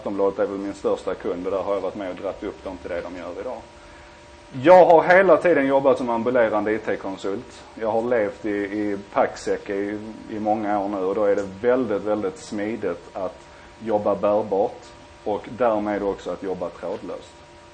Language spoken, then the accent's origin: Swedish; Skåne, Sweden; Jag är skåning, jag är lat.